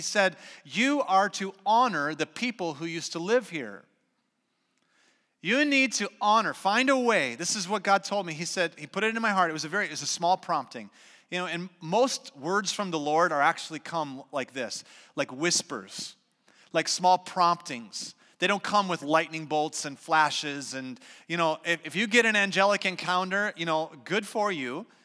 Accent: Prior Lake, Minnesota, United States; You know, I grew up in Prior Lake. There's a reservation in Prior Lake, the Mittawakaton Sioux.

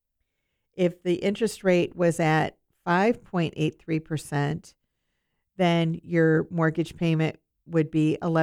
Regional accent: Iowa, United States; And I know that when I've been to where I grew up in Iowa, there are a lot of curled shingled roofs there.

